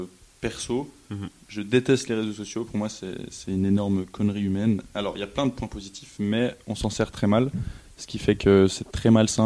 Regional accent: Switzerland; je viens pas de Paris, loin de là, je viens d'un petit bled en Suisse.

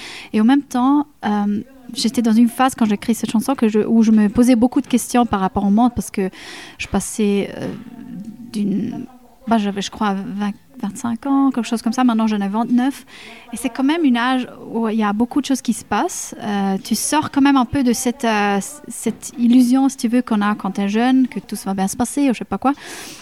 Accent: Ticino, Switzerland; first language Italian; French is a second language; Tessin, on apprend le français comme première langue.

